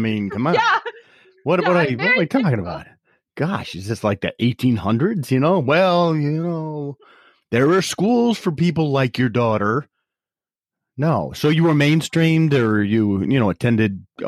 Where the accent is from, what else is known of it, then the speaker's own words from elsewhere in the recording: Ohio, United States; I'm from Ohio, but like all those people in Ohio talk funny.